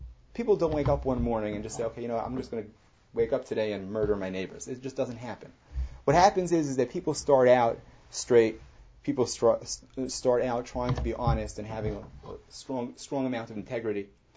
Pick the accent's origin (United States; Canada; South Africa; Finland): United States; New Jersey; I mean, I'm from New Jersey. It's easy for me to talk.